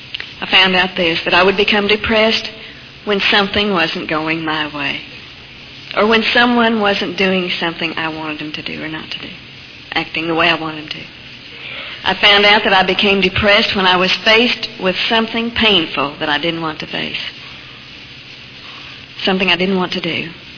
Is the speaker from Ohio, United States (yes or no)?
no; Kansas, United States; born there; I was born in Kansas